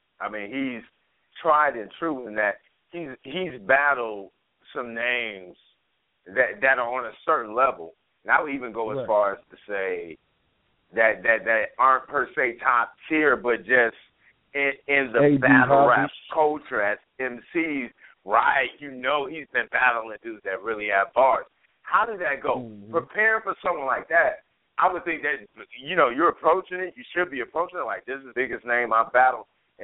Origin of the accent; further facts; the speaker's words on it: Detroit, Michigan, United States; You know, I'm from Detroit City